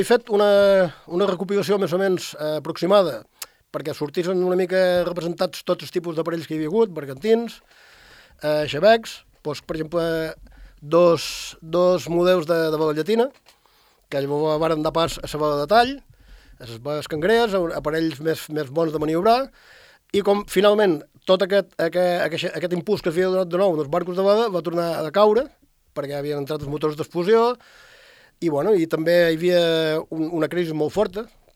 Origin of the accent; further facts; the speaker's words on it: Ibiza, Balearic Islands, Spain; jo record que era petit, ja vaig créixer a Eivissa